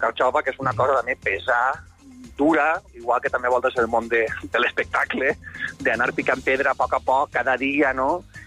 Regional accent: Sueca, Valencian Community, Spain; accent: Sueca accent; Jo també tinc un accent del meu poble de Sueca, que parlem en Xina

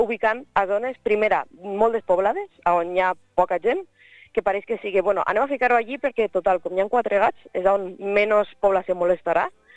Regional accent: Fortanete, Aragon, Spain; la meva família és de Giral, som de Fortanete

